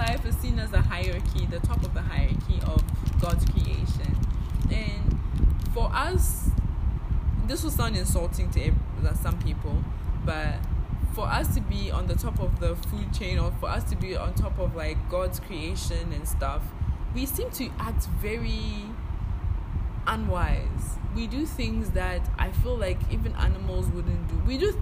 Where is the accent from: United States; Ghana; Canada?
Ghana; I'm Ghanaian, the terms are going to come out.